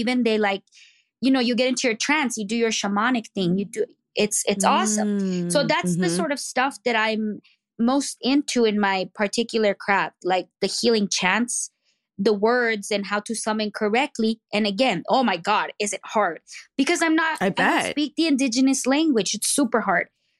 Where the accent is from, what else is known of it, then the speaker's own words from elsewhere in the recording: United States; I'm a Chicana, you know, not even a Mexican-American. I mean, is that what I am technically? Yeah, I'm an American citizen and I am of Mexican descent, but I'm very, very particular of my labels.